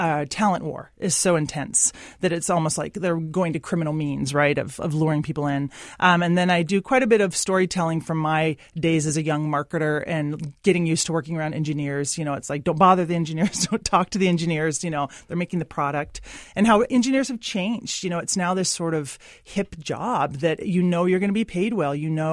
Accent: Olympia, Washington, United States; also born or lived in Aberdeen; now in Seattle, United States; I love Seattle. I've been here for 16 years, and I grew up in Olympia and Aberdeen. You know, I'm Northwest.

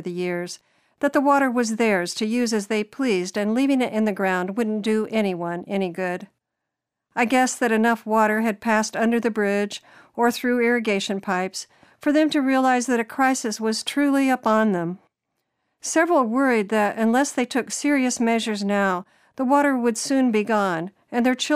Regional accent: Goodland, Kansas, United States; A few years ago, I attended a meeting in my hometown, Goodland, Kansas.

